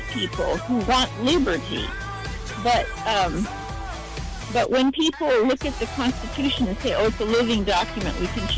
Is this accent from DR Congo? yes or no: yes; DR Congo; English is a second language; let me get back to growing up in Congo. That gave me a perspective because I grew up under a dictator.